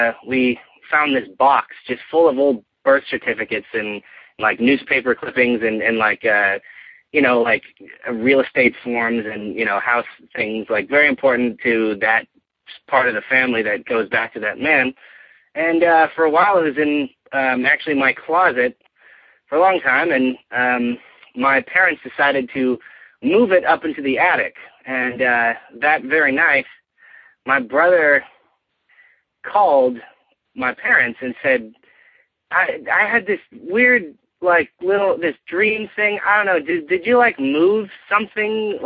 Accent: California, United States; I am from California.

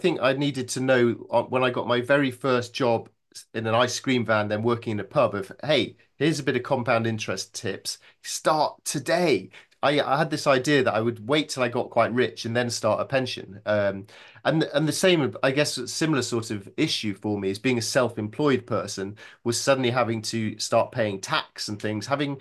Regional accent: Yorkshire and the Humber, United Kingdom; Well, luckily, I'm a Yorkshireman, so I've always been quite miserly

